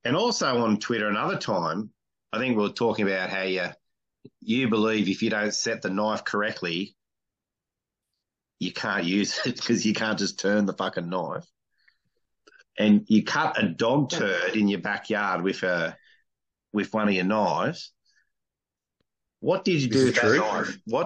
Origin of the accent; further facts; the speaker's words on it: Australia; But I think that's part of also being Australian is we like to, whether you call it tall poppy syndrome, or we don't like braggers or people who big note themselves.